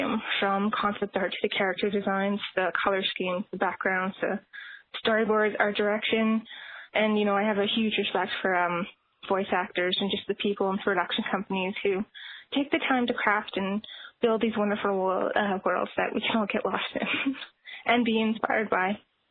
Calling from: Northwest Territories, Canada; I'm calling you from the Northwest Territories in Canada.

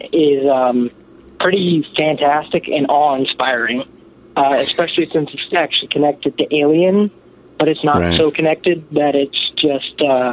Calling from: Kansas City, Missouri, United States; I'm calling from the Kansas City area.

